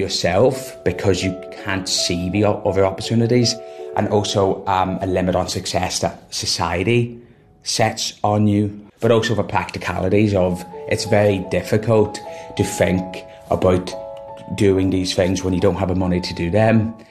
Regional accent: Ireland; I am an Irish young filmmaker and activist.

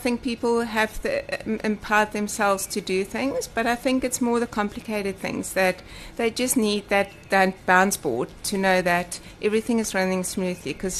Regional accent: Durban, KwaZulu-Natal, South Africa; also born or lived in Kimberley / Bloemfontein; I was born in Kimberley, raised a little bit in Bloemfontein, but then we moved to Durban, and I was raised by my mom, single parent, and in about standard 8, what is it now, grade 11, we moved to the North Coast.

